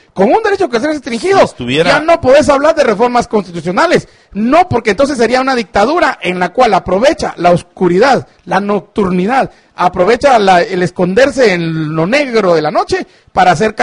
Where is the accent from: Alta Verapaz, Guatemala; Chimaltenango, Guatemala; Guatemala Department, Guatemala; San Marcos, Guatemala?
Chimaltenango, Guatemala; Diputado de Chimaltenango, allá en mi pueblo